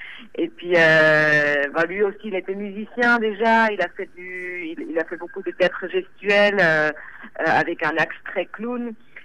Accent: Switzerland; now in France; Alors moi, je suis née en Suisse, et donc j'ai passé une partie de mon enfance en Suisse

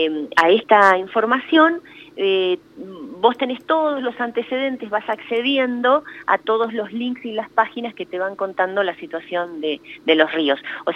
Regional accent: Argentina; a ver de por qué somos así los argentinos

